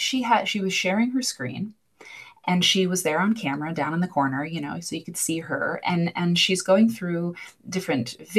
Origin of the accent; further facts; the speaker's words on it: Iowa, United States; And I trace it back to being at home in Iowa, my home state, and being at mom's house.